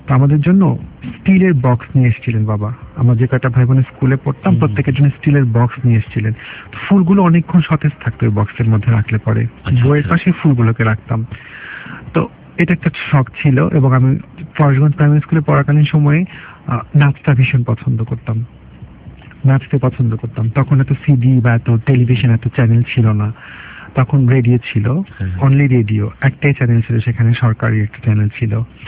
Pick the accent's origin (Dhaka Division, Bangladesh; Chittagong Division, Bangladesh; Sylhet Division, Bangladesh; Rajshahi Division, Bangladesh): Dhaka Division, Bangladesh; Dhaka; আমার ছেলেবেলা কেটেছে পুরান ঢাকার মিলবারেক এলাকায়।